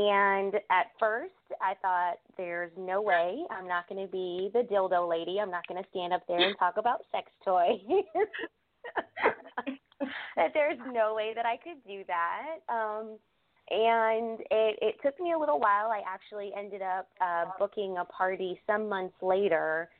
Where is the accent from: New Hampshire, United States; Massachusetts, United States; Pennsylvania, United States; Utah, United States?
New Hampshire, United States; now in Jacksonville, United States; Originally I'm from New Hampshire, but I've lived in Jacksonville, Florida for quite some time.